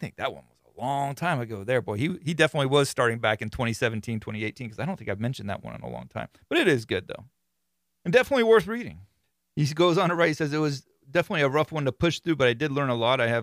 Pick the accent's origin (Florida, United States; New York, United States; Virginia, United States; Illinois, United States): Florida, United States; which I don't necessarily like being associated with criminal activities because I'm from Florida.